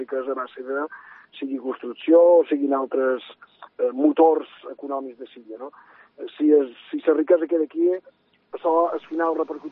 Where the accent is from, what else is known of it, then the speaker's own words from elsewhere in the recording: Balearic Islands, Spain; qui som menorquins.